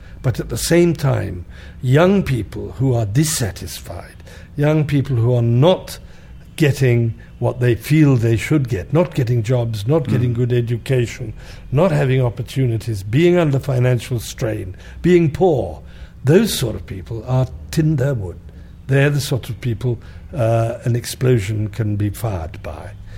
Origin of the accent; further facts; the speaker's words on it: India; born there; moved away; as I was born in India, perhaps I'm suitable for this job.